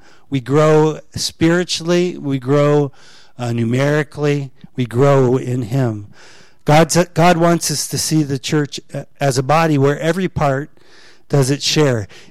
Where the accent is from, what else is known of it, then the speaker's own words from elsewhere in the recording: Florida, United States; I was raised in Florida.